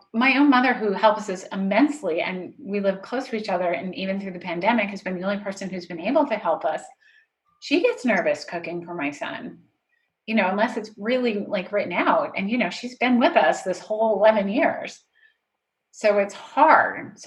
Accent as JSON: {"language": "English", "region": "Northeast", "country": "United States", "tie": "born or raised there", "said": "I grew up in the Northeast in Italian."}